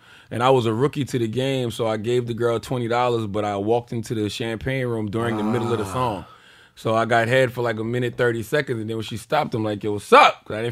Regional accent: South Carolina, United States; I'm from South Carolina.

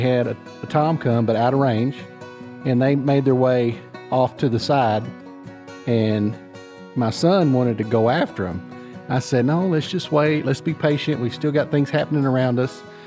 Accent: Manila, Arkansas, United States; I'm 44 years old from Manila, Arkansas.

